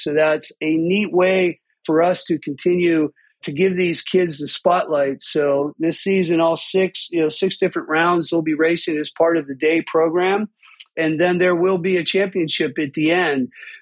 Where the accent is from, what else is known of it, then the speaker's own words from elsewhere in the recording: Pittsburgh, Pennsylvania, United States; I grew up in Pittsburgh with 2 passions, music and dirt bikes.